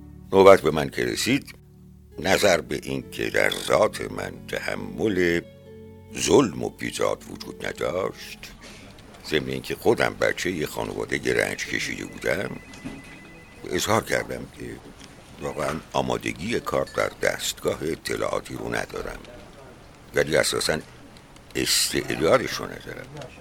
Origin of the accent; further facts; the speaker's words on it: Haftkel, Khuzestan, Iran; also born or lived in Aghajari; در 27 بهمن 1320 در منطقه نفتی آقا جاری متولد شدم. بیشتر خاطرات دوران کودکی من برمیگرده به دوره‌ای که پدرم در منطقه نفتخیز هفتگل خدمت میکرد. دوره ابتدایی رو تو مدرسه فروردین و اردیبهشت هفتگل گذروندم